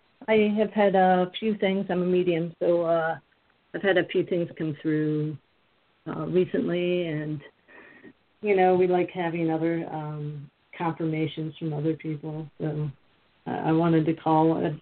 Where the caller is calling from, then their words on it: Virginia, United States; Virginia.